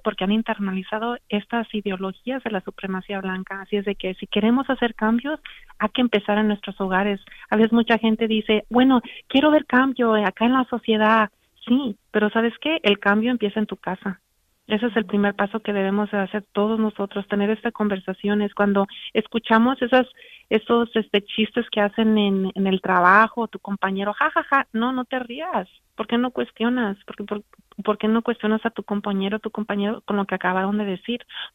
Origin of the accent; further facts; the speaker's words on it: Mexico; yo soy mexicana, mestiza, indígena, huichol